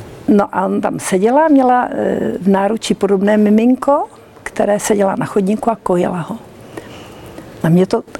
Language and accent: Czech; Moravia, Czechia; Já jsem taky Češka, aspoň doufám.